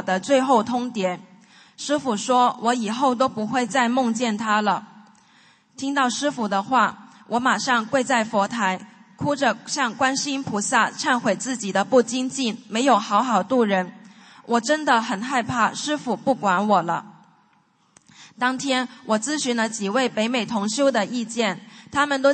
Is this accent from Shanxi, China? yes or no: no; Guangdong, China; 我的老家在广东，